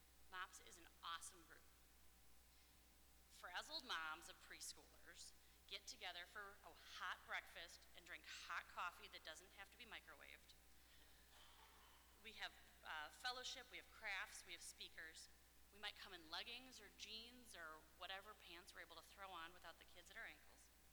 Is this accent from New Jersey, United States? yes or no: no; Libertyville, Illinois, United States; I grew up in Libertyville, going to the Presbyterian church there.